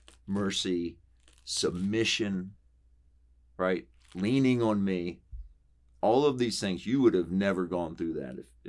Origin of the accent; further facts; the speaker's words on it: Lancaster, United States; growing up in Lancaster as a guy, I'm actually pretty introspective.